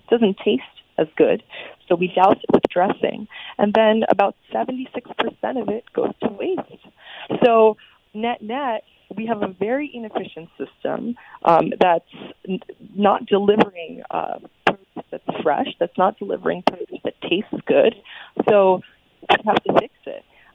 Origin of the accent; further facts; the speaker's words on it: New York, United States; here on the East Coast, I'm a New Yorker